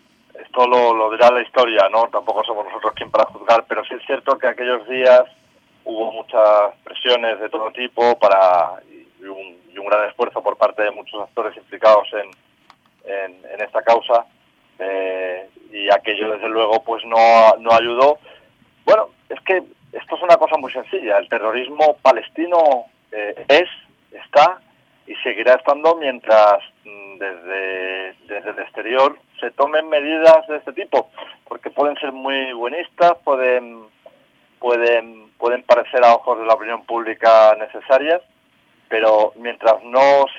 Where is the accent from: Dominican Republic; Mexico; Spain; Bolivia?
Spain; produce un sonrojo como español, simplemente como ciudadano español